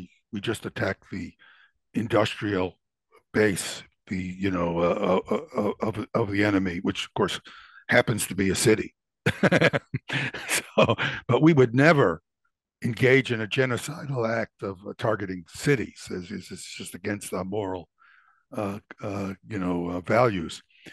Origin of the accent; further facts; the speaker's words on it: United States; I say this with some shame as an American